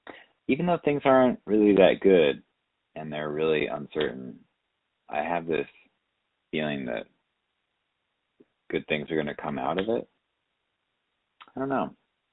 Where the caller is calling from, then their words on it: New York, United States; Hi, I'm calling from New York, and I've been thinking a lot about what to say